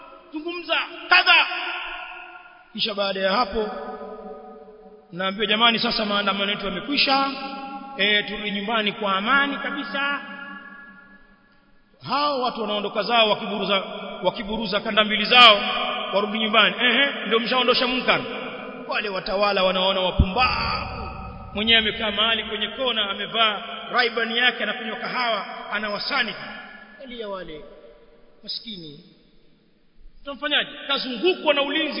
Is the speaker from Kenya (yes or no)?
no; Tanzania; haya tuliyozungumza kwa miaka mingi kule kwetu Tanzania